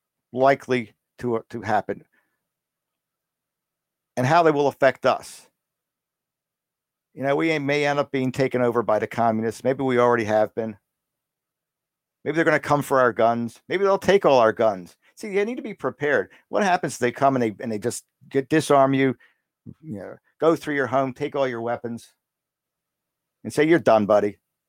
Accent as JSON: {"language": "English", "region": "Pennsylvania", "country": "United States", "tie": "born or raised there", "said": "Lately in Pennsylvania, my home state, we've had a lot of tornadoes, too many to count."}